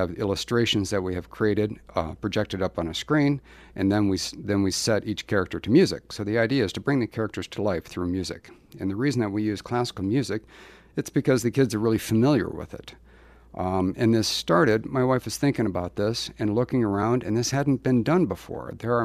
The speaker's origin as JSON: {"language": "English", "town": "Rapid City", "region": "South Dakota", "country": "United States", "tie": "born or raised there", "said": "As many people know, I grew up here in Rapid City."}